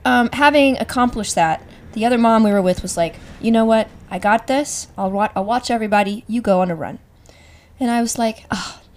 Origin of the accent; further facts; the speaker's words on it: the South, United States; now in New York, United States; I grew up in the South. Mm-hmm. There were not a lot of snows, and I now live in the Northeast. I live in New York